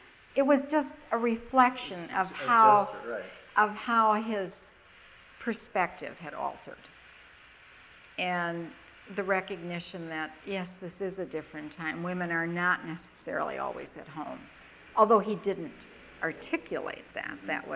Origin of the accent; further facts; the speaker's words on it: Sheboygan, Wisconsin, United States; Growing up in Sheboygan, on the edge of the city